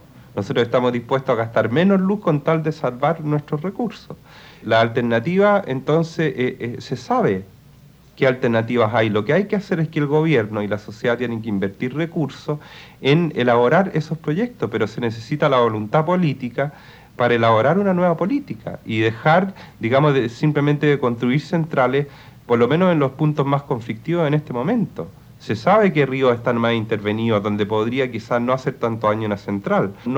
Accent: Chile; Nosotros, como ciudadanos chilenos

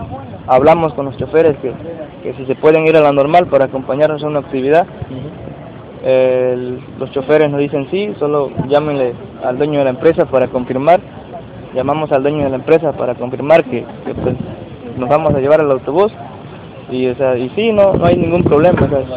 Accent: Mexico; somos ciudadanos mexicanos que queremos un futuro mejor para una familia

